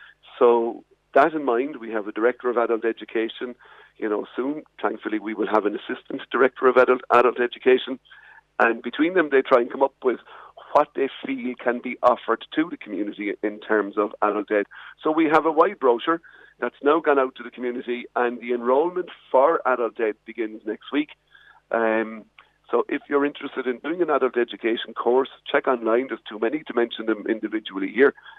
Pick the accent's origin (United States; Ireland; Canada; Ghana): Ireland; Munster; I came up from West Cork for a year back in early 1990, and I'm still here.